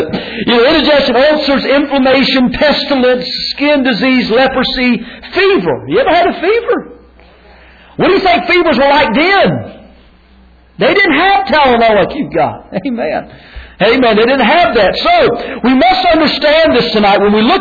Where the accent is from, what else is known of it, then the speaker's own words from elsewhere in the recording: North Carolina, United States; I know I'm up here from North Carolina, and I'll mess them all up.